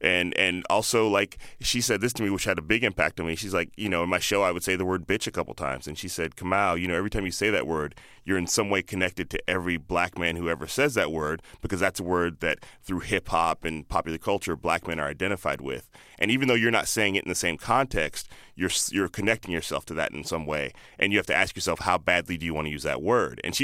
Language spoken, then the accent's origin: English; Chicago, Illinois, United States; also born or lived in Palo Alto / Indianapolis / Boston / Alabama; now in San Francisco, United States; I grew up all over, but I went to high school in Chicago, mm-hmm. and then I moved from Chicago to San Francisco 15 years ago, but I was born in Palo Alto, lived in Indianapolis, lived in Boston.